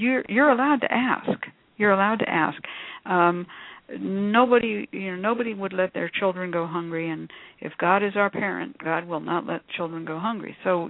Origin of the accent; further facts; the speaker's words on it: California, United States; I come from California where everybody has a car